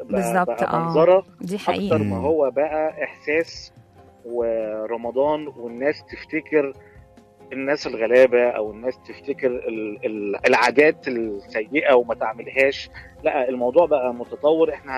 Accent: Shubra, Cairo Governorate, Egypt; انا اساسا من شبرا

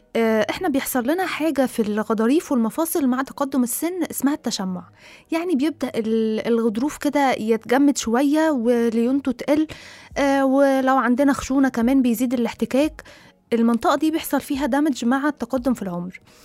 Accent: Egypt; لأن إحنا كمجتمع مصري سبيشال يعني

